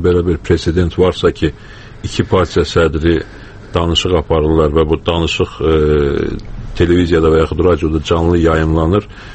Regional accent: Kvemo Kartli, Georgia; biz Borçalıya yalnız öz doğma diyarımıza gedə bilərik sadəcə

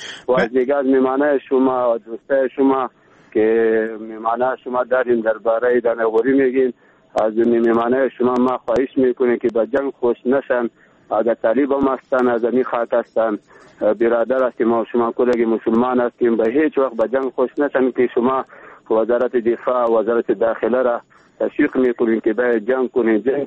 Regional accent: Baghlan, Afghanistan; بخیر از بغلان هستیم

